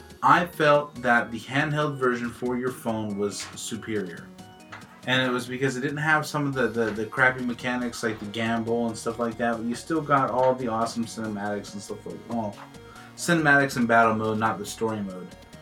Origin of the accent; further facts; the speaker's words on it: Long Beach, California, United States; Can't wait. It's my hometown. It's my hometown.